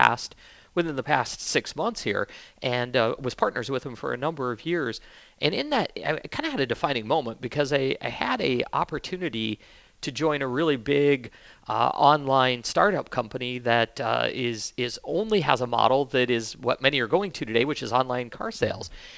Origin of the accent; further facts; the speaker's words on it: Wyoming, United States; also born or lived in California; I'm from Wyoming. I'm born and raised there. So, you know, making your way from Wyoming to California and then California back to Wyoming was an interesting adventure in itself.